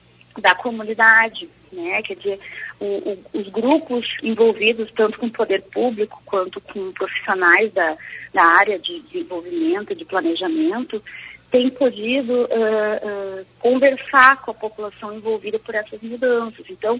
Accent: Porto Alegre, Rio Grande do Sul, Brazil; estou me lembrando de uma notícia que eu vi na semana passada numa cidade próxima a Porto Alegre, eu sou de Porto Alegre

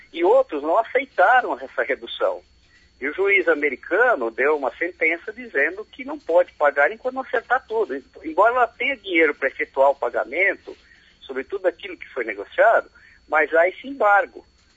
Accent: Brazil; como nós aqui, os vizinhos, que somos brasileiros.

